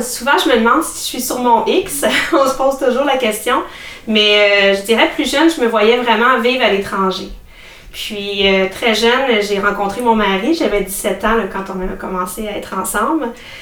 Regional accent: L'Assomption, Quebec, Canada; je suis native de l'Assomption. J'ai toujours été impliquée dans ma région. J'ai grandi avec un frère un peu plus jeune que moi, avec 2 parents qui sont toujours ensemble aujourd'hui. J'ai fait mes études à l'Assomption, au collège de l'Assomption.

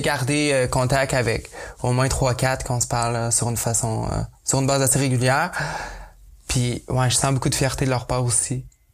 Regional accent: Quebec, Canada; accent: Québécois; en assumant mon gros accent québécois quand je parle en anglais, ben pour moi, c'est ma façon à moi de partager ma culture francophone

